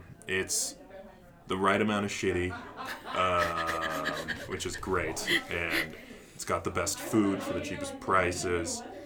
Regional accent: Houston, Texas, United States; Baby, Houston. Houston, right. Central Houston.

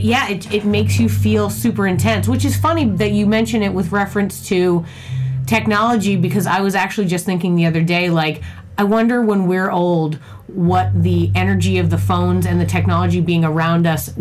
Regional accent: Boston, Massachusetts, United States; Because I'm from Boston, and I would take the bus into New York

